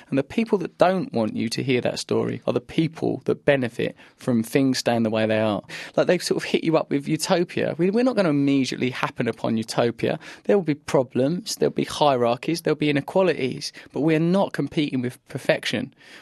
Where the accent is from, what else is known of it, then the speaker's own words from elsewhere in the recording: England, United Kingdom; born there; I am English. I am born in England.